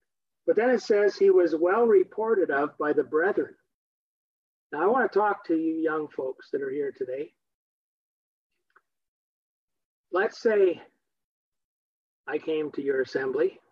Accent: Ottawa, Ontario, Canada; When I grew up in Ottawa, the brethren there knew what I was like.

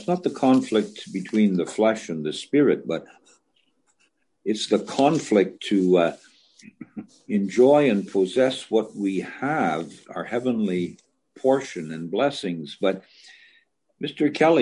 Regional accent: Canada; you know, I'm Canadian.

